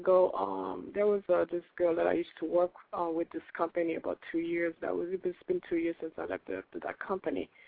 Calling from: Georgia, United States

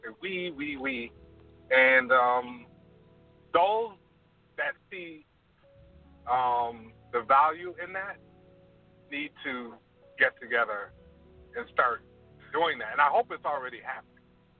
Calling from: Toronto, Ontario, Canada

